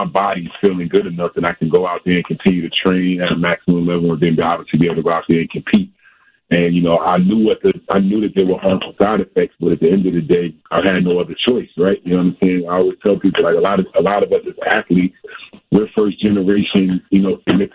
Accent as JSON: {"language": "English", "town": "Orange", "region": "New Jersey", "country": "United States", "tie": "born or raised there", "said": "because I grew up in Orange, New Jersey during the war on drugs era, the DARE era."}